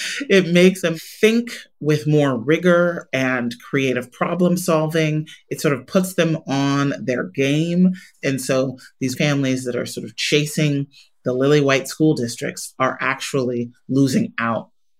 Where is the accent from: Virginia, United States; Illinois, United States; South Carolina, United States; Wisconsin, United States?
Illinois, United States; Chicago; the Metropolitan Planning Council in Chicago, my hometown, one of the most segregated cities in the country